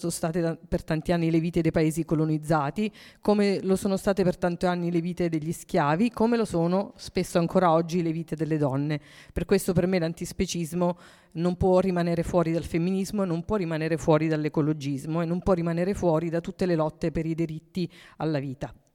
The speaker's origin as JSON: {"language": "Italian", "town": "Pescara", "region": "Abruzzo", "country": "Italy", "said": "Nel mio, attualmente in Abruzzo, io sono di Pescara"}